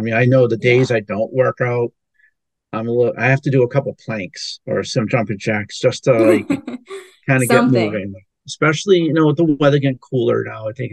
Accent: Providence, Rhode Island, United States; now in Boston, United States; I grew up in the Providence, Rhode Island area, and I went to the big city of Boston for college, and I pretty much have not left.

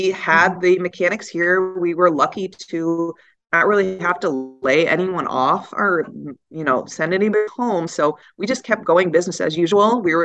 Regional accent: Massachusetts, United States; even though I'm from Massachusetts, there were so many times that I was like, can you spell that for me?

